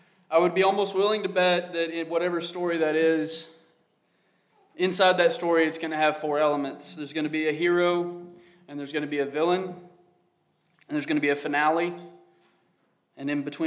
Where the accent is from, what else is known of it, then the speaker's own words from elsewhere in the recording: Arkansas, United States; I even saw that back home or where I grew up in Arkansas